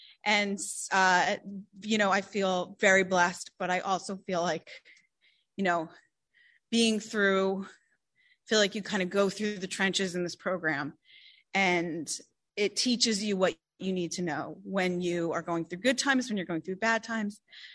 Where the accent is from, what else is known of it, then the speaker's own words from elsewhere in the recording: East Coast, United States; I loved drinking and flying, and I'm from the East Coast, so I flew back and forth a lot.